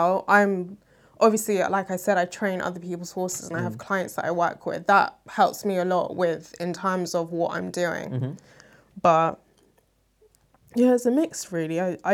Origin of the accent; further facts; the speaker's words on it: Nigeria; because I know that I'm Nigerian